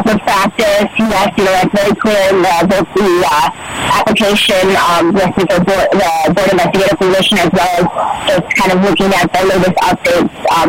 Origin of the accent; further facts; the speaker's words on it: Chicago, Illinois, United States; also born or lived in San Francisco; now in Phoenix, United States; I have been in practice for about 3 years now in the Phoenix Valley area. I'm originally from Chicago, went to the University of Illinois in Champaign for undergrad